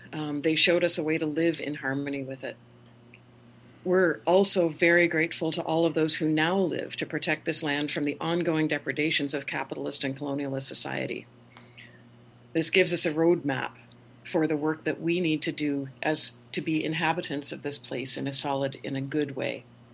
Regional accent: Canada; So Brian and I were raised in Mi'kmaq, that's where I came from

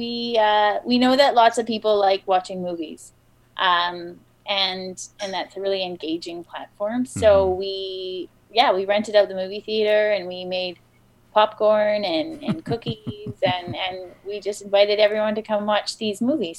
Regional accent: Vancouver, British Columbia, Canada; so I'm from Vancouver. So I am from a big city, and I've been in a shoe shop now for about 13 years.

